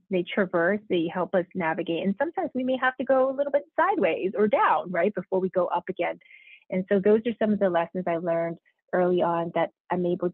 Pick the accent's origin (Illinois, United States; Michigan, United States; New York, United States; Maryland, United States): New York, United States; New York City; I always joke, growing up in New York City